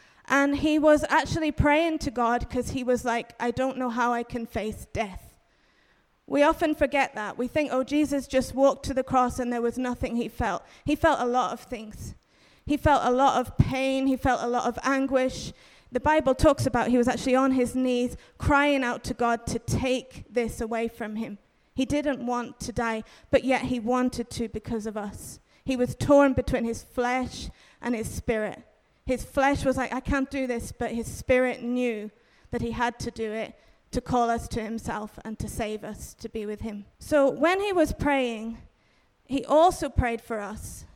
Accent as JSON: {"language": "English", "region": "England", "country": "United Kingdom", "also_born_or_lived": "Tanzania", "moved": "yes", "said": "So I am originally from England, but I moved to Tanzania in 2016. And I was there in total for about 2 years."}